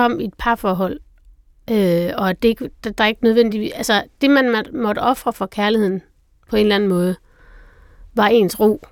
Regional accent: North Denmark Region, Denmark; jeg er fra Nordjylland, så er jeg ikke sagt for meget

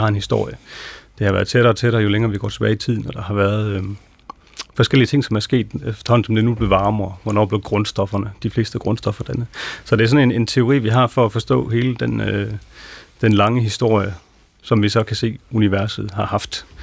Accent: Herslev, Region of Southern Denmark, Denmark; born there; Det er lige det der trekantsområdet. Ja. En lille landsby, der hedder Herslev.

